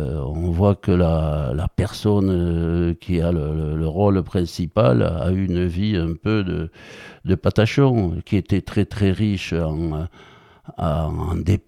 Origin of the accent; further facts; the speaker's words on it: Southern France, France; Mais je suis occitan, hein. Je prononce des lettres que certains grignotent.